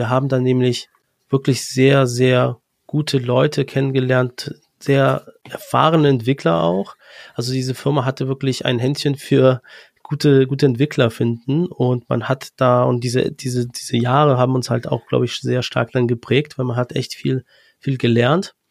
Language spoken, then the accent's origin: German; Poland; now in Germany; und ich komme ursprünglich eigentlich aus Polen. Bin dann halt vor einigen Jahren mit meinen Eltern auch mal ausgewandert.